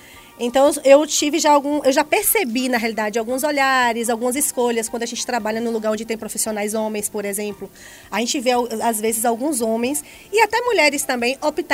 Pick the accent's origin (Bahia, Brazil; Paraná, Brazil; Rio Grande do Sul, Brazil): Bahia, Brazil; Jequié; eu sou de Jequié, sou natural de Jequié, então lá comecei a trabalhar muito novinha.